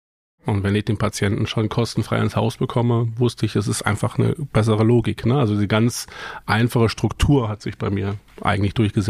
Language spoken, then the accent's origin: German; Hesse, Germany; wir kommen aus Nordhessen, in der Nähe von Eschwege und wir wohnen und arbeiten dort